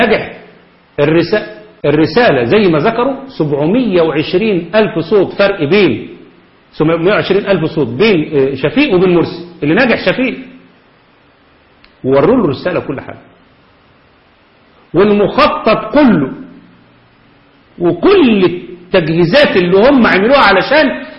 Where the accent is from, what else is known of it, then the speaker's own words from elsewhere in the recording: Egypt; قياسا على اللي حصل عندنا في مصر